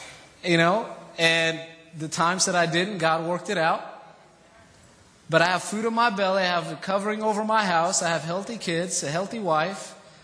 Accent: Ethiopia; now in United States; You know, I'm from Ethiopia, you know

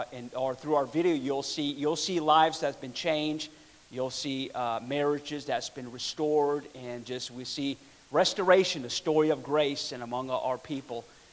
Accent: Navajo Reservation, United States; We are from born and raised on the Navajo Reservation. It's where we're raised up.

